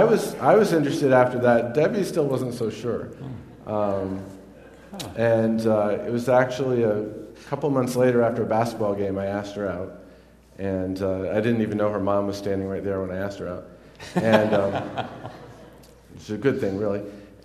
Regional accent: Ivoryton, Connecticut, United States; We moved to Iverton when I was in second grade. So I mostly grew up there, so that's what I think of as my hometown.

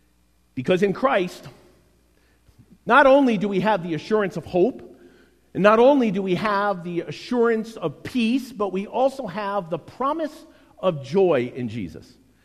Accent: New York, United States; when I was growing up, I grew up in the Hudson Valley, and in my younger elementary years, we lived in a house that was virtually surrounded by apple orchards.

